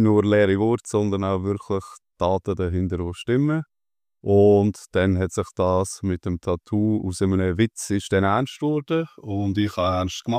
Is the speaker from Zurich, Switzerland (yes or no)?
no; Aarau, Aargau, Switzerland; now in Seetal, Switzerland; ich auch so ein bisschen aus dieser Region bin, ursprünglich aus der Region Aarau, dann aber jetzt im Seetal unterwegs bin